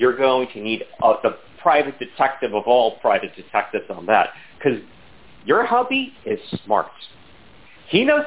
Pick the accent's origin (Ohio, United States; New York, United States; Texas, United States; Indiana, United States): New York, United States; now in Southern California, United States; I'm in SoCal. Okay, I'm from New York. But I'm in SoCal.